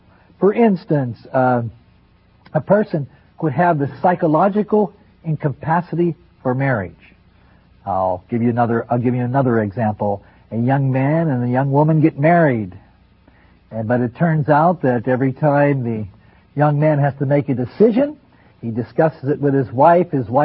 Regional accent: Denver, Colorado, United States; a Capuchin Franciscan of the Mid-America Province, and I'm from Denver, Colorado.

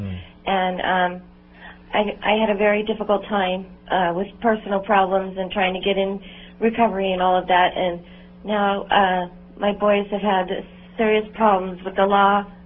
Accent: California, United States; I'm from California.

